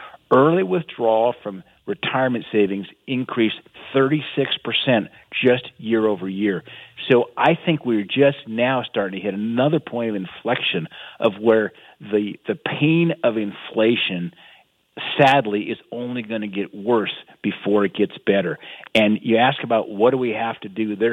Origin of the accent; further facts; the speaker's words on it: Bozeman, Montana, United States; In my hometown of Bozeman, the median home price is $800,000, $900,000.